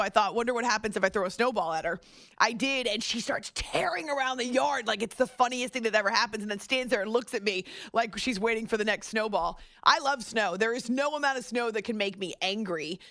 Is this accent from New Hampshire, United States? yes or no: yes; New Hampshire, United States; I grew up in New Hampshire. Love snow.